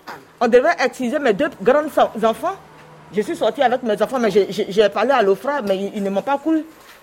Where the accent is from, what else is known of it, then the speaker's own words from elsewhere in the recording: Côte d’Ivoire; now in France; Moi, je viens de la Côte d'Ivoire.